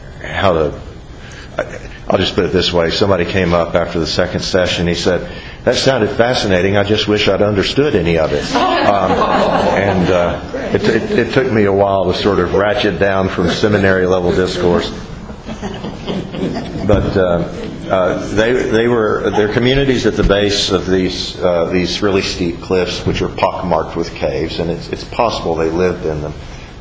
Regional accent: United States; I don't want to name names, but I grew up in Logan County, which was predominantly some form of Baptist, missionary or Southern or Free Will Baptist or whatever, and Church of Christ.

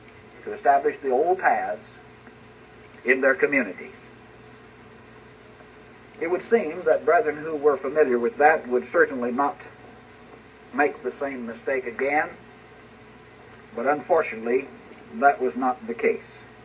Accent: Texas, United States; of the first congregations to do this was the Broadway Church of Christ in Lubbock, Texas, near my hometown.

